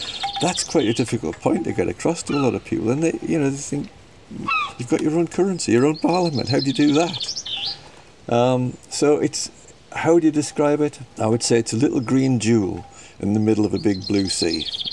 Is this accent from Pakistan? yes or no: no; England, United Kingdom; moved away as an adult; now in Isle of Man; But we came from England when we got married and moved here to start a new life together.